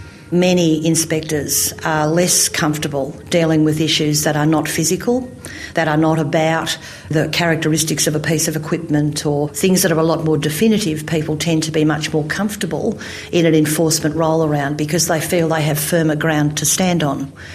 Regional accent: Australia; the way that we as an Australian community have responded to this issue in workplaces has not been successful.

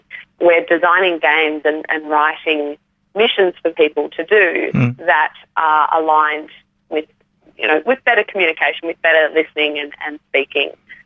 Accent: Perth, Western Australia, Australia; I always make a point of coming back to my hometown of Perth.

